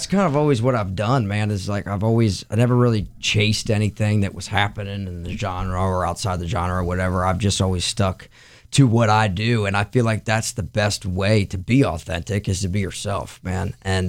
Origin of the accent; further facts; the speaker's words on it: Pennsylvania, United States; now in Nashville, United States; No help, because we live right outside of Nashville, Tennessee. We're both from Pennsylvania originally, but have been in Nashville for a long time. So our families they're still up north.